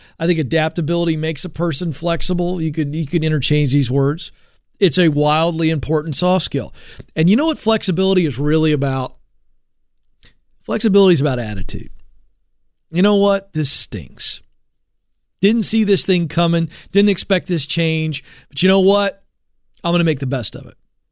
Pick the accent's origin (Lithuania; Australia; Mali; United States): United States; the South; So I'm from the South, and I'll make fun of rednecks because I can make fun of rednecks.